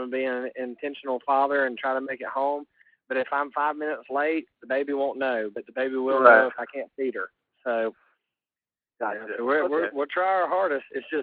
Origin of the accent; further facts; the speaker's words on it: Georgia, United States; I'm from Georgia, South Carolina area originally, and so I grew up listening to bands like